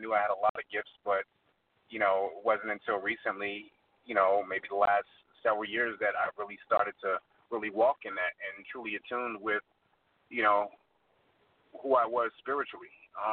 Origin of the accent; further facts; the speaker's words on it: Philadelphia, Pennsylvania, United States; also born or lived in Coatesville; I'm from Philadelphia, Pennsylvania, originally born in Coatesville, small steel mill mining town about 50 miles southwest of Philly.